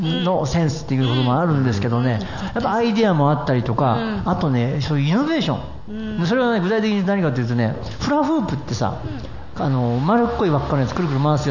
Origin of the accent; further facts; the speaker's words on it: Mie, Japan; 三重県、あれ言ってくださいよ、ご当地なんだから、私の田舎なんだから